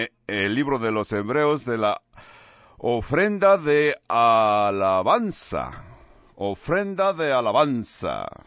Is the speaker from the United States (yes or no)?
yes; San Diego, California, United States; Yo soy de San Diego. Tengo la sangre de San Diego. Es frío también